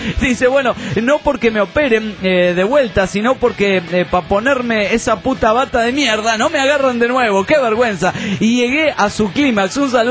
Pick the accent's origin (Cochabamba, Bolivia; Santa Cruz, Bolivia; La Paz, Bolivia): Cochabamba, Bolivia; de Cochabamba, Bolivia.